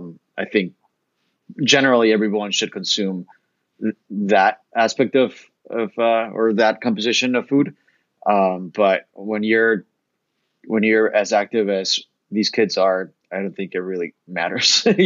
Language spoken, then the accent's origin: English; Bolivia; I'm from Bolivia, I'm Hispanic, born and raised in South America.